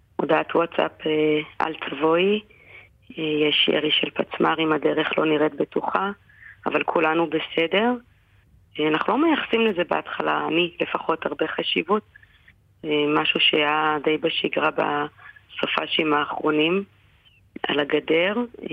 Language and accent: Hebrew; Jerusalem, Jerusalem District, Israel; המפקדים לא ענו, טסנו לסורוק, אנחנו ירושלמים